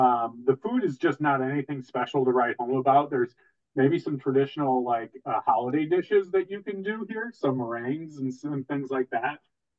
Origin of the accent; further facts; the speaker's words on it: Chicago, Illinois, United States; I mean, listen, I'm a man from Chicago who eats a lot of grilled meats, Carl.